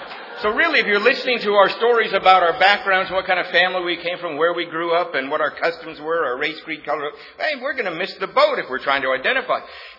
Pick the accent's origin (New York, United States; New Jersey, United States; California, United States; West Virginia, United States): California, United States; Los Angeles; I'm sure it's true here in Atlanta. I'm from Los Angeles area. You drive 15 minutes down the road, the face is completely changed.